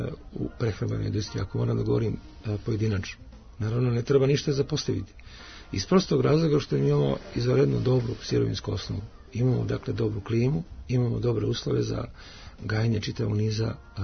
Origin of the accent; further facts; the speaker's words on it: Zlatibor District, Serbia; Ja sam poreklom sa Zlatibora i gledam kako tamo stvari stoje.